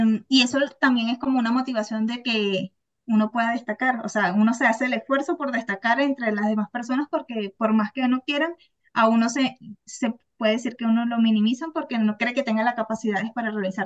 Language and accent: Spanish; Venezuela; se veía en mi país, Venezuela, en cuarto año